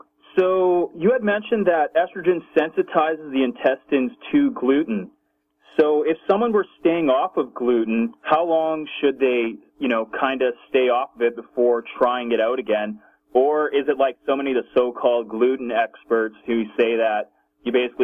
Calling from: Kansas City, United States; Kansas City.

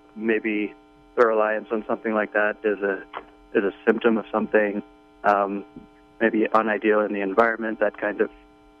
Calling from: Utah, United States; Hi, this is a caller from Utah again.

